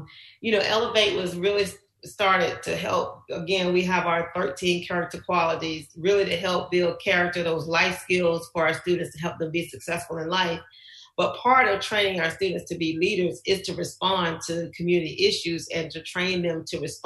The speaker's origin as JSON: {"language": "English", "town": "Orlando", "region": "Florida", "country": "United States", "tie": "born or raised there", "said": "we got tons of phone calls from, me personally growing up in Orlando, for friends who, what are we going to do?"}